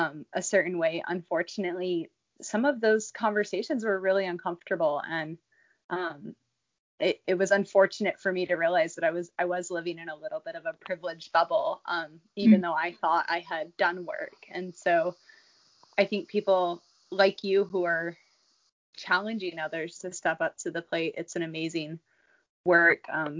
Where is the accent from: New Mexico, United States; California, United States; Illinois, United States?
New Mexico, United States; I grew up in New Mexico and most of my friends were either Native or Hispanic origin.